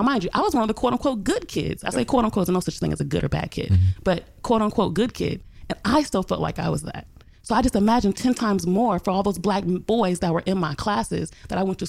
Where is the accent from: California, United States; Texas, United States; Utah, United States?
California, United States; Los Angeles; growing up in South Central, going to the schools, I went to both Manual Arts High School and Washington Prep High School. Both of them felt like prison, both of them. Manual Arts is down the street from USC.